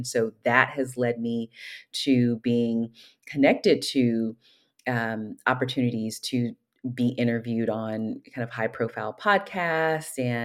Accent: Oakland, California, United States; I'm planning a book launch celebration on February 9th in my hometown, Oakland, California

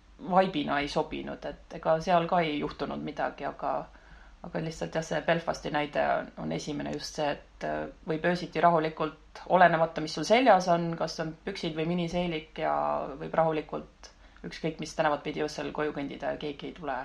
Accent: Järva County, Estonia; kuigi olen Järvamaalt pärit, siis ema poolt on mul kõik sugulased Tartumaal

